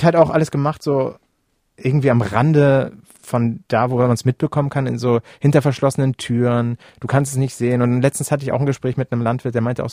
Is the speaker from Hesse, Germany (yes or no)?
no; Hamburg, Germany; ich komme aus Hamburg, aus der Stadt und ich weiß alles